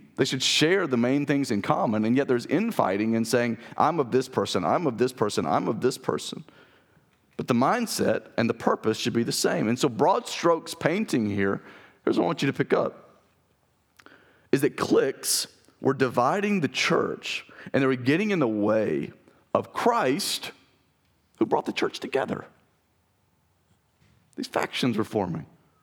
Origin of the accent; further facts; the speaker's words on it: Mississippi, United States; also born or lived in Alabama; And I was born and raised in Mississippi. I say that I'm from Alabama, sort of my hometown, because that's where I remember the most. But I was really born and raised in Mississippi.